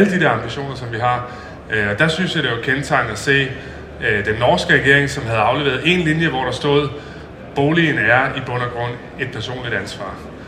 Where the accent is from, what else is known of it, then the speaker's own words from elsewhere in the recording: Holbæk, Zealand, Denmark; i købstads Danmark, i Holbæk, hvor jeg kommer fra